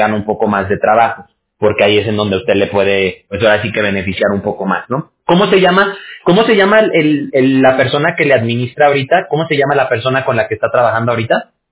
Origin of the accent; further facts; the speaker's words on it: Mexico City, Mexico; Bueno, yo soy de la Ciudad de México. Yo nací allá en la Ciudad de México.